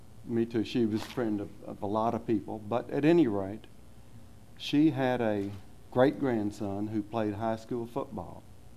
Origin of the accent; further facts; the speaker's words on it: Houston, Texas, United States; I grew up in Houston. There was a municipal auditorium, coliseum